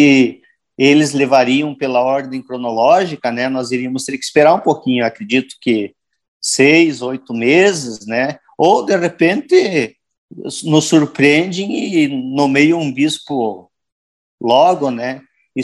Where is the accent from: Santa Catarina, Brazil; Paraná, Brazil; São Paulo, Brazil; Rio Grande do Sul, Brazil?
Rio Grande do Sul, Brazil; Ijuí; Eu sou natural de Ijuí, aqui da região noroeste do estado, dá 40 quilômetros de Cruz Alta.